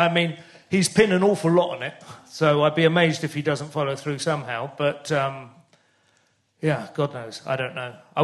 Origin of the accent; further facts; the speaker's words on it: St Albans, East of England, United Kingdom; I grew up in St Albans.